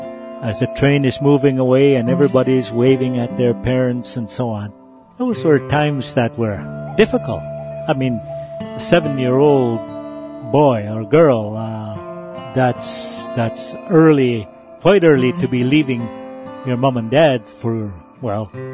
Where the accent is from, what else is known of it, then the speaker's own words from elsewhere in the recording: Alberta, Canada; Whitefish Lake Band, number 128 in Alberta. I am a Cree, and I'm getting older now.